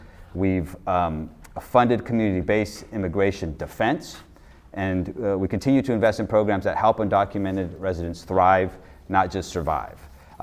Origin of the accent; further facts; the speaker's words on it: California, United States; I grew up in Almaden Vineyards in Piscinas, not far from here. I come from a family of immigrant farm workers. Who immigrated here from Mexico in the early 60s.